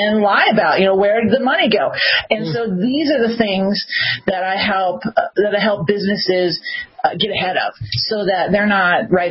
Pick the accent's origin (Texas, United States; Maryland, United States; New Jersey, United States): Texas, United States; Dallas; We grew up in Dallas, racing on the same teams.